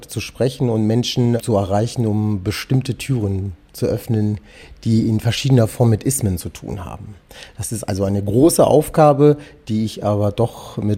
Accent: Rüsselsheim, Hesse, Germany; born there; Meine Eltern sind irgendwann mal von Serbien nach Deutschland migriert. Und irgendwann mal bin ich dann tatsächlich in Rüsselsheim geboren. Und wir haben aber damals auf dem Campingplatz gewohnt.

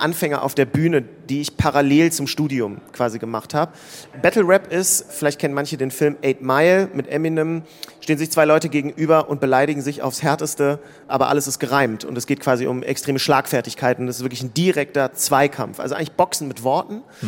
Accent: Hanover, Lower Saxony, Germany; ich komme aus Hannover

